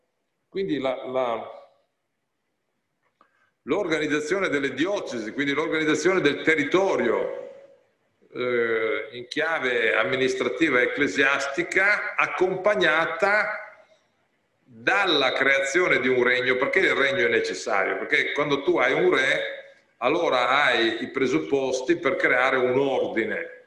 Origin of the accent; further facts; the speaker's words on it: Pula, Istria County, Croatia; born there; io sono nato a Pola, quindi dell'Istria, questa zona qua